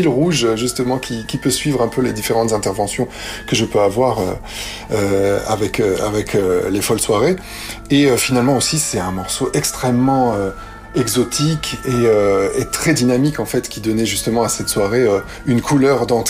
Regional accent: France; now in Switzerland; Et j'ai dû justement appréhender une autre culture puisque moi, je suis français.

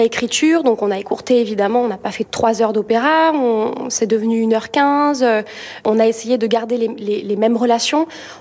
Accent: Occitanie, France; moi je viens du sud de la France, donc des très grandes maisons vers Perpignan, des maisons d'opéra, il n'y en a pas beaucoup

